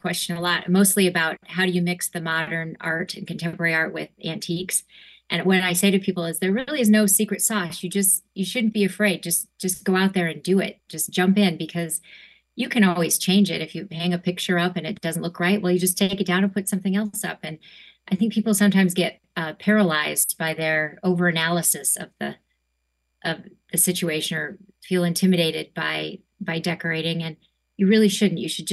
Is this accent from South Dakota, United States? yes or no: yes; South Dakota, United States; I grew up in South Dakota. I did not grow up Jewish.